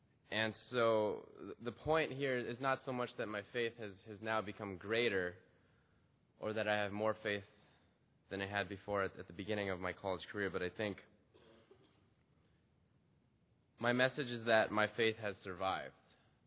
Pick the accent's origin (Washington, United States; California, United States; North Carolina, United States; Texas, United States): California, United States; So I was a freshman from Southern California.